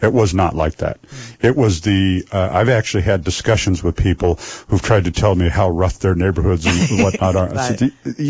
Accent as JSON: {"language": "English", "town": "Irvington", "region": "Oregon", "country": "United States", "tie": "born or raised there", "said": "There are a lot of people in the neighborhood I grew up in Irvington who now think that that's some kind of an offensive thing to happen"}